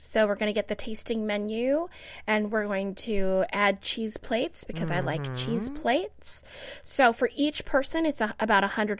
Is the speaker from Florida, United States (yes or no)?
yes; Orlando, Florida, United States; it is the mascot of Orlando City Soccer Club, my hometown.